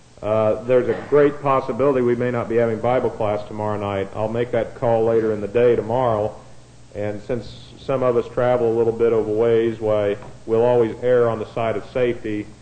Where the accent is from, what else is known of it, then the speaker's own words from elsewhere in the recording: Indiana, United States; I'm from Indiana, and I've yet to see really bad weather down here.